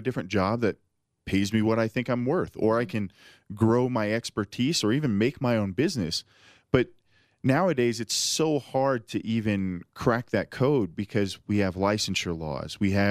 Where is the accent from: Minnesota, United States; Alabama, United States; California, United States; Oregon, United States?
California, United States; Oakland; People don't realize that when I grew up in Oakland, it was a common occurrence to get shot out when I walked down the streets.